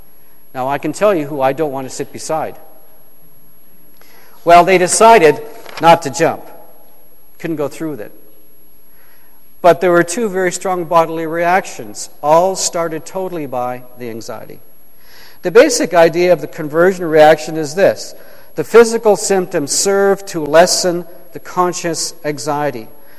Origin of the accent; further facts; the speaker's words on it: Ontario, Canada; I grew up in Eastern Ontario, not far from Cornwall, not far from Montreal. So, I'm back here, this is my old stomping ground